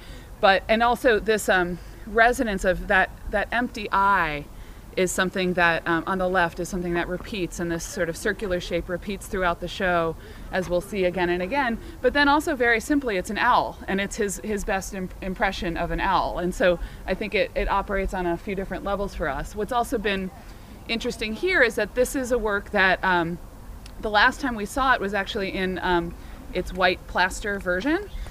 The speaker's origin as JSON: {"language": "English", "region": "England", "country": "United Kingdom", "lives_now": "United States", "said": "I'm from Northern England. This is crazy. You know, we live in the wild."}